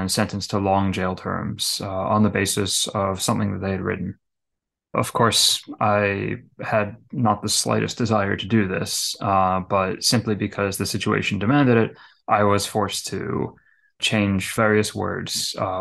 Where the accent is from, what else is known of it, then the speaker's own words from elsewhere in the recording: Kashgar, Xinjiang, China; when I was filming a TV series near my hometown, Kashgar.